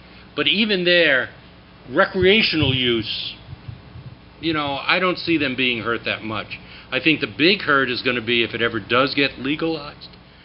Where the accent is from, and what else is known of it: New Hampshire, United States